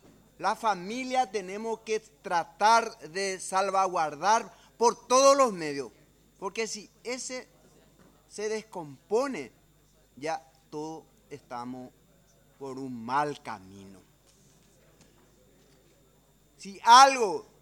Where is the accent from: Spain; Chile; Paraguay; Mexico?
Paraguay; nosotros tenemos que siempre como paraguayo y como seres humanos